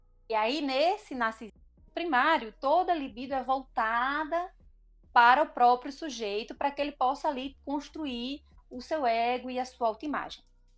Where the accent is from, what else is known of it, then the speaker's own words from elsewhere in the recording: Natal, Rio Grande do Norte, Brazil; now in Curitiba, Brazil; Sou natalense, mas habito em terras curitibanas.